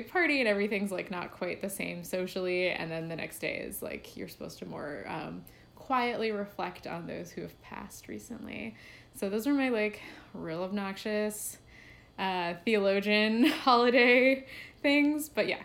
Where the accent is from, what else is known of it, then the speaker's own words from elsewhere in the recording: Boston, Massachusetts, United States; So I'm from Boston